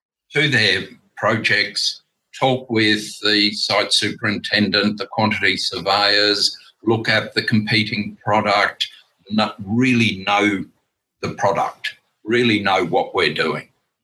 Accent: Brisbane, Queensland, Australia; My investors like the fact that I was born and bred in Brisbane. I know Brisbane.

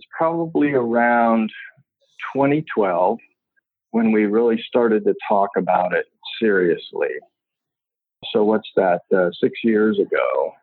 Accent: Florida, United States; also born or lived in Colorado; Okay, well, I was born in the USA. I grew up in Florida, so that was a warm climate. I went to school there.

